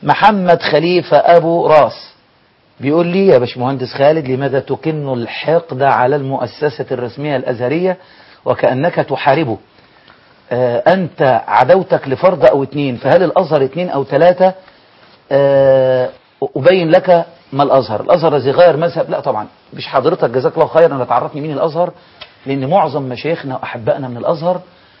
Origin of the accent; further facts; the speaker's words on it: Egypt; احنا عندنا في مصر